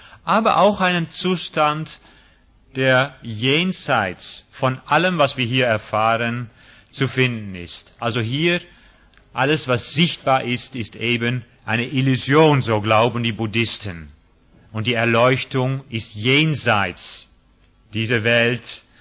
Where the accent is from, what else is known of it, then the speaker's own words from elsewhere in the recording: Netherlands; German is a second language; now in Germany; Ich bin Holländer. Ich werde nie eine echte Deutsche in dem Sinne, obwohl ich schon lange in Deutschland wohne.